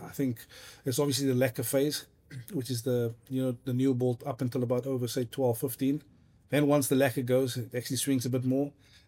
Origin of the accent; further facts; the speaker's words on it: Ravensmead, Western Cape, South Africa; But yeah, I think growing up in Ravensmead, playing a lot of street cricket.